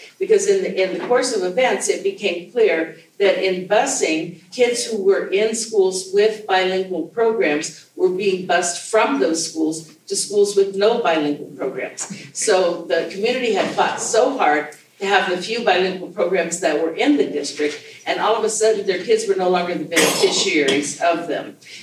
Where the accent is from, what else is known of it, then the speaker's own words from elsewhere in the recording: Colorado, United States; So I am not from Denver. I've never worked in Denver. I grew up in rural Colorado.